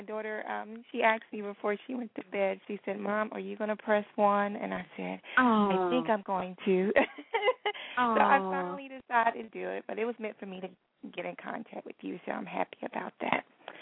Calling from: Ohio, United States; Hi, Miss Blue. … I'm calling from Ohio.

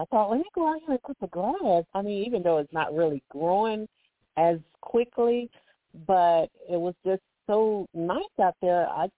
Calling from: Alabama, United States; I'm calling from Alabama.

